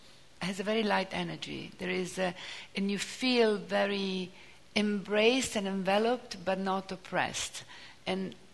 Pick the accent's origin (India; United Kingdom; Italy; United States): Italy; Turin, Piedmont; English is a second language; I'm from Torino. Torino is near the mountains, so it's completely different. It's a northern city, it's cold, it's a beautiful city, of course, of northern Italy, but it's very different.